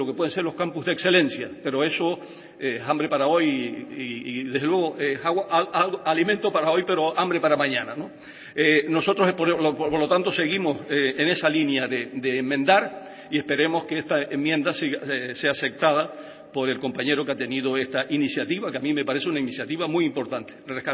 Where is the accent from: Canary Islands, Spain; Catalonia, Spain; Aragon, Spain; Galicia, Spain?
Canary Islands, Spain; yo, como nacionalista, pienso que si nosotros, como Nación Canaria, no aspiramos a un Estado